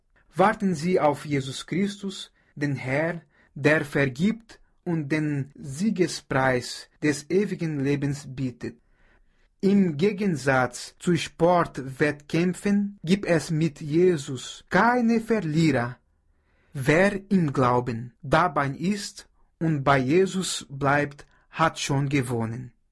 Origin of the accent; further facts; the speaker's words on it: Brazil; first language Portuguese; German is a second language; ich komme aus Brasilien